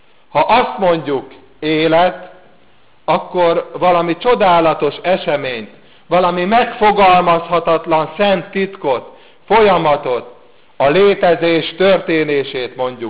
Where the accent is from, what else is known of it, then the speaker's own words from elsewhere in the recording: Hungary; hogy néha még meg is köptödnek minket, csak azért, mert magyarok vagyunk.